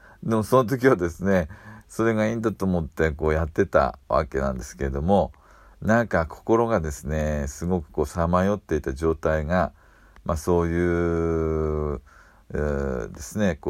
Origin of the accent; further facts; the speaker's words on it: Ibaraki, Japan; 私は茨城県の片田舎で育ちました。